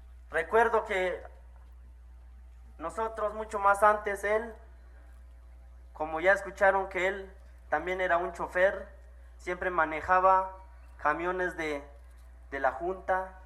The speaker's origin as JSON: {"language": "Spanish", "town": "La Realidad", "region": "Chiapas", "country": "Mexico", "said": "vengo del Caracol 1, La Realidad."}